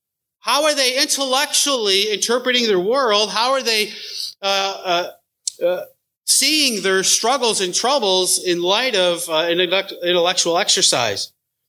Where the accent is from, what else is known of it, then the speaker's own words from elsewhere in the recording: New York, United States; now in Paris, United States; We're a transplant from the Western New York area, and so we're loving that West Tennessee life.